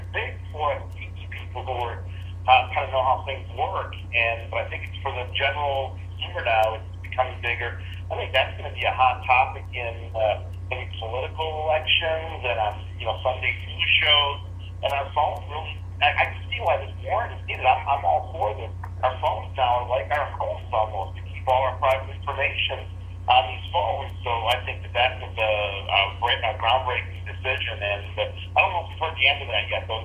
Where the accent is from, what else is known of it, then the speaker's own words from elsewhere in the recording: United States; Well, we're not used to that being American.